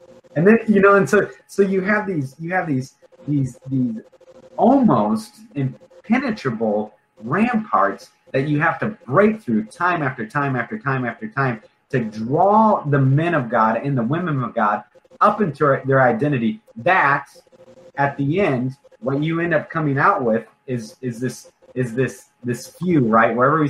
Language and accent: English; Illinois, United States; We're like 2 hours west of Chicago, so I'm from Illinois, in Iowa border.